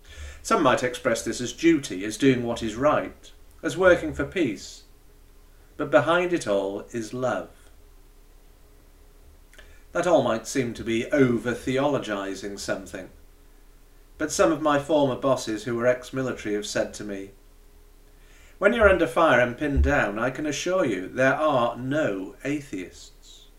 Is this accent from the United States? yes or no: no; North West England, United Kingdom; Growing up in South Cheshire, not far from Crewe, I was going to be a train driver